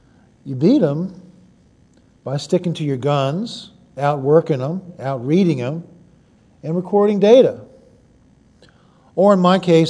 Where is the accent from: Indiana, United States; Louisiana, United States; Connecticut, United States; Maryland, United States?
Maryland, United States; Pocomoke; I'm from Pocomoke, Maryland. And someone says, how do you get to Pocomoke?